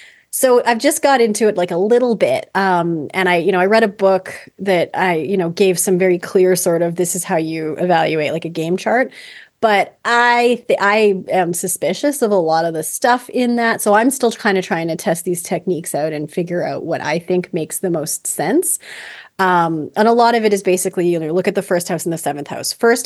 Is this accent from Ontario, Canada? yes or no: no; Edmonton, Alberta, Canada; So, I mean, I'm from Edmonton. I still live in Edmonton.